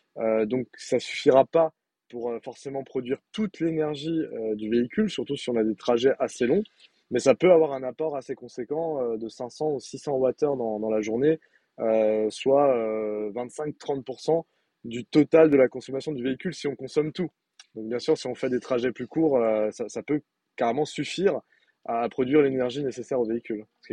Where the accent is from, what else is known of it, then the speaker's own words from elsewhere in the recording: Mulhouse, Grand Est, France; Je suis originaire de Mulhouse.